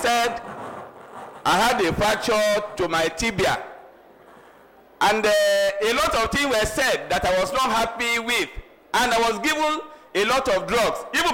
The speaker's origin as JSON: {"language": "English", "town": "Ile-Ife", "region": "Osun", "country": "Nigeria", "said": "I'm from Hospital District, Ile-Ife."}